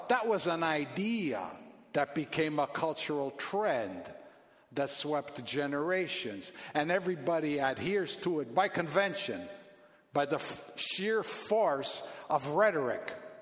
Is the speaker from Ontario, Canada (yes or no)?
yes; Toronto, Ontario, Canada; I'm from Toronto, Canada. I live downtown. I was born and raised in downtown Toronto.